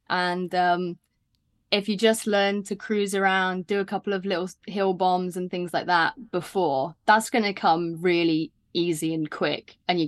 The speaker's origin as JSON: {"language": "English", "town": "Bristol", "region": "South West England", "country": "United Kingdom", "tie": "born there", "lives_now": "London, United Kingdom", "said": "Yes, we are based in North London, but I was born in Bristol"}